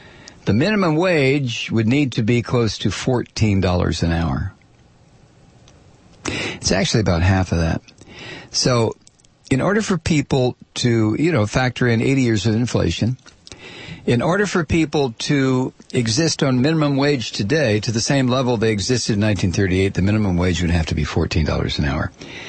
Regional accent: Texas, United States; Didn't scare me a bit. I'm from Texas.

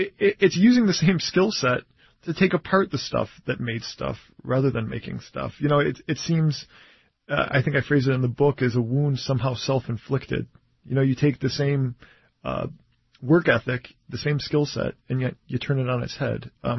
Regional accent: Detroit, Michigan, United States; I'm from Detroit. I want to write about a Detroit plant.

